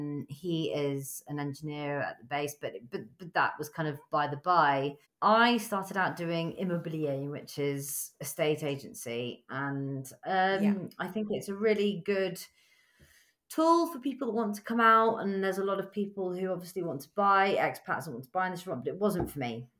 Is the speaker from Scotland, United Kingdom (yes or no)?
yes; Scotland, United Kingdom; I mean, I'm Scottish. I don't sound it at all.